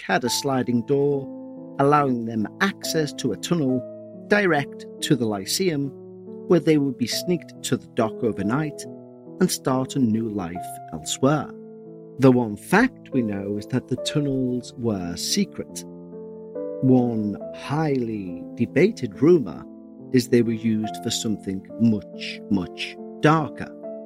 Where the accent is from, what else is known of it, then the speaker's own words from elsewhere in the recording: Liverpool, North West England, United Kingdom; as a Scouser, which is a term we give to people from Liverpool